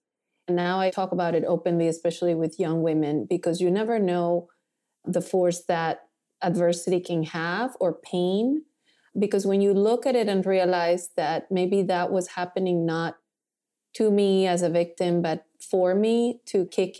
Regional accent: Colombia; English is a second language; Colombian. I had this whole thing going through. It was hard. And I used to go back to the dorm and cry. I couldn't speak English.

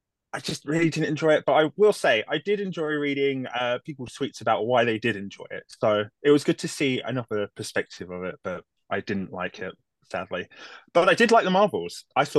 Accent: United Kingdom; I'm British, but it's the kind of British cringe that I just can't hook onto.

